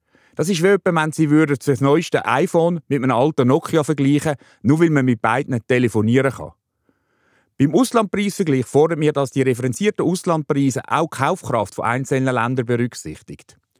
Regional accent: Switzerland; Heute haben wir als Schweizer nur knapp die Hälfte von allen Medikamenten

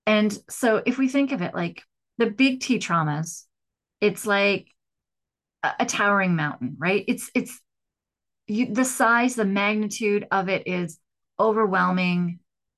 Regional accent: Regina, Saskatchewan, Canada; born there; I was born in Saskatchewan, in a province in Regina, in Canada, which is kind of the west, the prairies of Canada.

